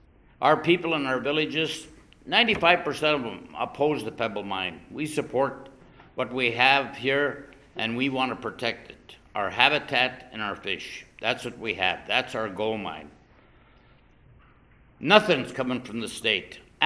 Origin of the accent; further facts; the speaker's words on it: Dillingham, Alaska, United States; I'm born and raised in Dillingham. I've been involved in the fishery as a captain since I was 14.